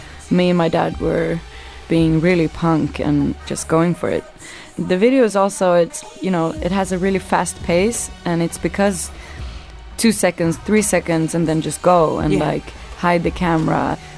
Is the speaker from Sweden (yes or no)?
yes; Sweden; my separation of, you know, growing up in Sweden and feeling rootless.